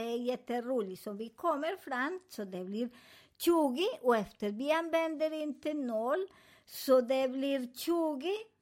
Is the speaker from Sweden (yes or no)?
no; Colombia; Swedish is a second language; Jag kommer från Colombia, så jag kommer att göra också på min hemland